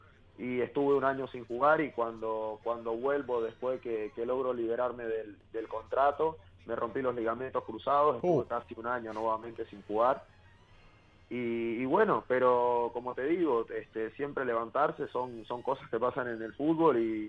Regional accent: Colombia; now in Uruguay; Mis compañeros me dicen que soy un uruguayo más, que no soy colombiano, que soy de la calle Colombia, cerca de Canal 4.

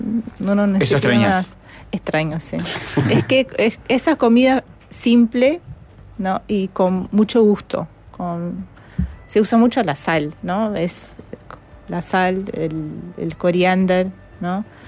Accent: Carcavelos, Lisbon, Portugal; Spanish is a second language; Nací en Lisboa, sí.

